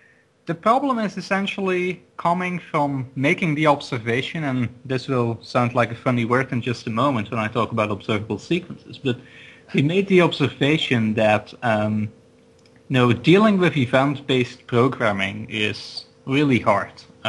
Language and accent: English; Belgium; I'm originally from Belgium, hence the funny sounding and looking name.